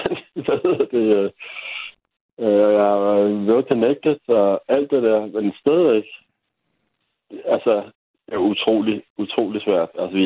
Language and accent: Danish; Copenhagen, Capital Region of Denmark, Denmark; Jeg er opvokset i København K